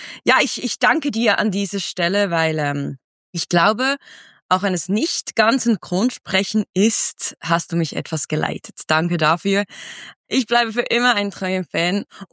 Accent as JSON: {"language": "German", "country": "Switzerland", "said": "so als Schweizerin mit einem Akzent. Aber ich bin jetzt Radiomoderatorin bei uns in Bern"}